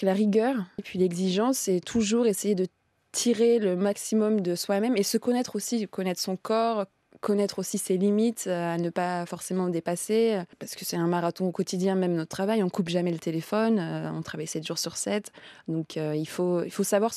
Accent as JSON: {"language": "French", "town": "Clermont-Ferrand", "region": "Auvergne-Rhône-Alpes", "country": "France", "tie": "born there", "said": "J'ai fait le pôle espoir de volleyball à Rion parce que je suis née à Clermont-Ferrand."}